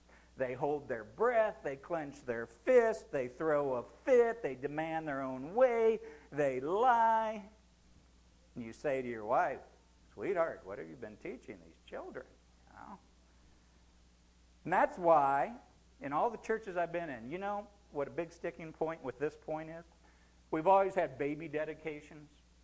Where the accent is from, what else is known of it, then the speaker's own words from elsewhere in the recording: United States; Well, I grew up in America, and culturally we're a Christian nation